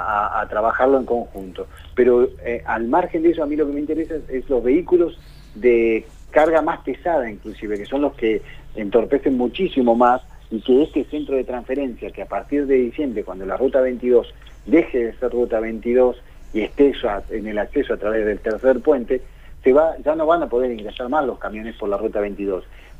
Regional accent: Plottier, Neuquén, Argentina; born there; yo, por ejemplo, nací en Plotier, trabajo en Neuquén, pero los fines de semana voy a jugar al fútbol a Chipoleti.

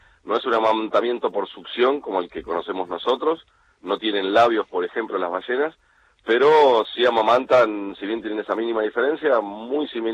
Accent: San Fernando, Buenos Aires Province, Argentina; born there; moved away as an adult; Mira, yo soy nacido en San Fernando, en Buenos Aires, y a los 19, 20 años conocí este lugar por venir de vacaciones, y me enamoré

